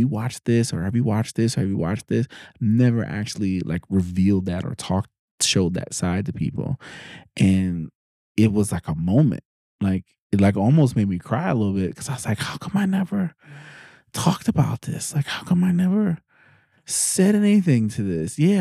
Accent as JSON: {"language": "English", "town": "New York City", "region": "New York", "country": "United States", "tie": "born or raised there", "said": "Because I grew up in New York City."}